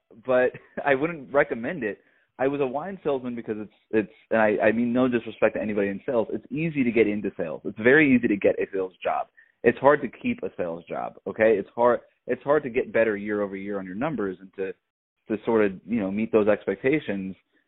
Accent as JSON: {"language": "English", "region": "Florida", "country": "United States", "tie": "born or raised there", "said": "You know, growing up in South Florida, we had a lot of great columnists."}